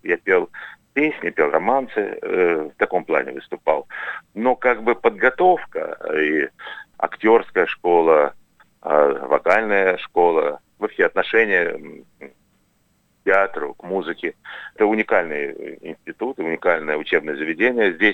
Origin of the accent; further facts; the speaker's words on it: Russia; Ну, вообще-то говоря, мы из России.